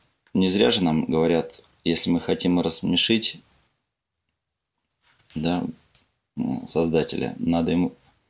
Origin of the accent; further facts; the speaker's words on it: Moscow, Russia; born there; я родился в Москве, но в Смоленской области я влюбился в 86-м году.